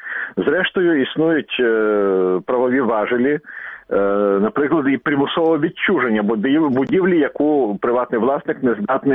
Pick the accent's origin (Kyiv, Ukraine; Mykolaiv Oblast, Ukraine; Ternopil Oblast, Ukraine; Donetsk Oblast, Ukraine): Kyiv, Ukraine; У нас є наш стародавній Київ, і ми, кияни, мусимо свою спадщину все ж таки зберігати.